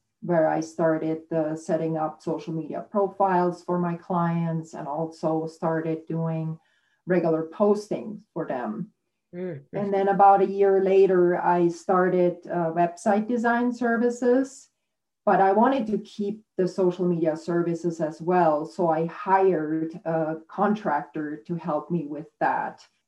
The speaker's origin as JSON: {"language": "English", "town": "Zermatt", "region": "Valais", "country": "Switzerland", "tie": "born or raised there", "second_language": "English", "said": "the Alps of my hometown, Zermatt in Switzerland, where I grew up."}